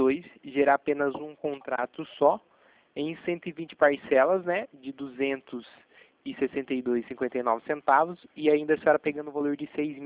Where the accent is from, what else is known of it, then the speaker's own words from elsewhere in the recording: Itatiba, São Paulo, Brazil; Eu sou daqui de Itatiba.